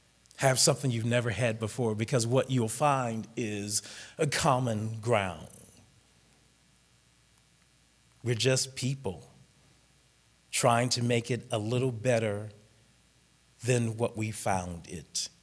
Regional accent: Kansas City, Missouri, United States; When I grew up in Kansas City, I had art class, speech, debate.

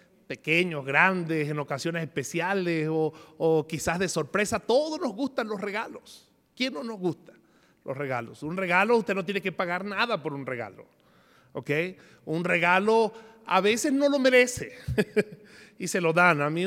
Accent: Venezuela; Siempre cuando estoy fuera de mi país y saben que soy venezolano

